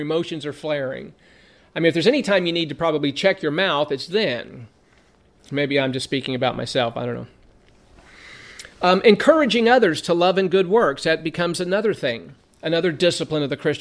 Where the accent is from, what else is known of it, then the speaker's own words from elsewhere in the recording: Lancaster, California, United States; whenever I came in the front door of the house where we grew up with in Lancaster, California, where I grew up, she had the corner bedroom.